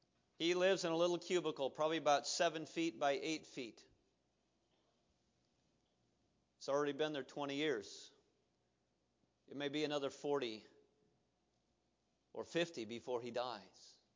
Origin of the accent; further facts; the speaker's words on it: Iowa, United States; When I was a boy growing up in Iowa, pop bottles were glass